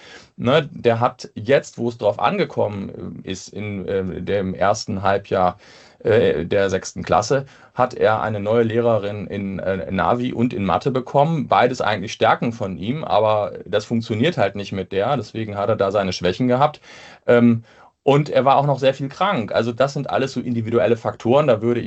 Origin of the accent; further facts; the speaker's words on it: Berlin, Germany; Ich komme aus Reinickendorf